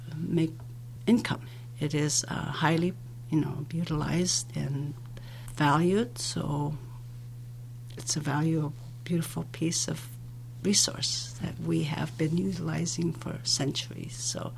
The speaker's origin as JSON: {"language": "English", "town": "Savoonga", "region": "Alaska", "country": "United States", "tie": "born or raised there", "said": "I'm from Savunga, St. Lawrence Island, and I grew up with ivory"}